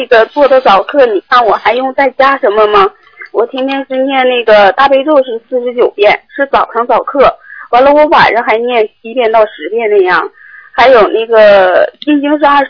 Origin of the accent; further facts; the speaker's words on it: Changchun, Jilin, China; 完了那个我是长春的